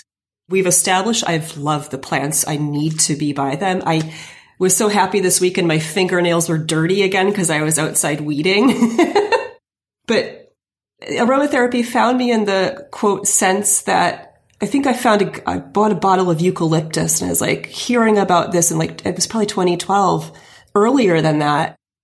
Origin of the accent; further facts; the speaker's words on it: New York, United States; now in New York City, United States; Growing up in the Hudson Valley of New York.